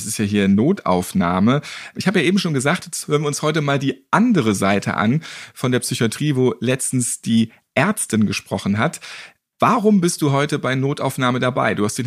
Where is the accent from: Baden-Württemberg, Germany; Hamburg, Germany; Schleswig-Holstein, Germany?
Hamburg, Germany; Ich bin ja auch Hamburger, da ist mir das Moin durchaus sehr vertraut.